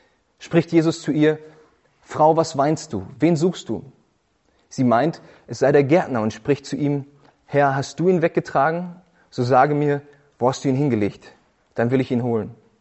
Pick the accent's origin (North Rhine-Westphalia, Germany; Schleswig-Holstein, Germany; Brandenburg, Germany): North Rhine-Westphalia, Germany; Und ich komme aus der Nähe von Essen und ich weiß, dass die Leute im Ruhrgebiet ein bisschen verrückt sind